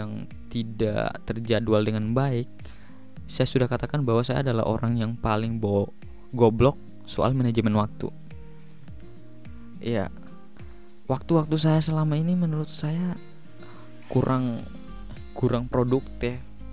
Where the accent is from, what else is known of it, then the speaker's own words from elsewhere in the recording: Gorontalo, Indonesia; di daerah saya di Gorontalo Utara itu, waktu saya pulang kemarin minggu lalu hari Rabu